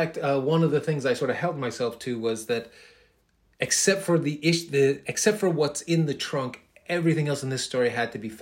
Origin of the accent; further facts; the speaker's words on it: Queens, New York, United States; I'm a kid from Queens. Maybe it's just that I don't know anything about all this.